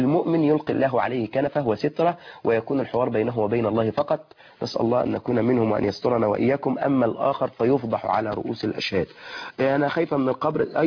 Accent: Egypt; وإحنا بنا كمصريين

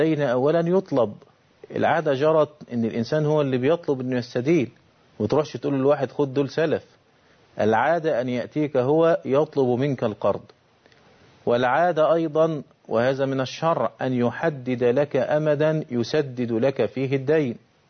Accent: Egypt

